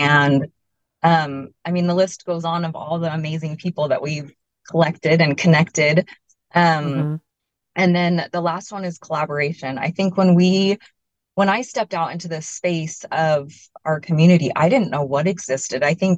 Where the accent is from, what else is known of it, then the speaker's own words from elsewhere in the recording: Boise, Idaho, United States; So I grew up here in Boise and had a great childhood growing up in the North End.